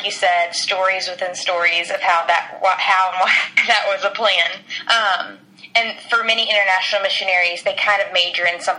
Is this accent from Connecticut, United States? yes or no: no; Charlotte, North Carolina, United States; I grew up in Charlotte and both my parents grew up there and their parents. So we have heavy roots in Charlotte, North Carolina.